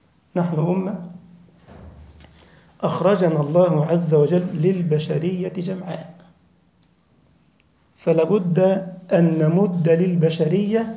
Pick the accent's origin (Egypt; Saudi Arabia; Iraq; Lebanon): Egypt; وقف كده على نهر النيل عندنا في مصر